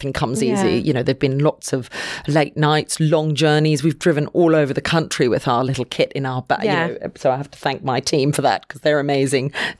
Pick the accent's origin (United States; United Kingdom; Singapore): Singapore; because I grew up in Singapore.